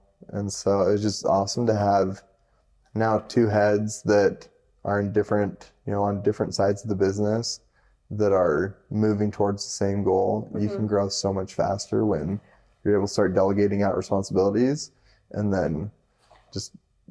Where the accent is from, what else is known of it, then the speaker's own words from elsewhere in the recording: Idaho, United States; especially growing up in Idaho, grew up in a bubble. I mean, we left our door unlocked, left the keys in the truck.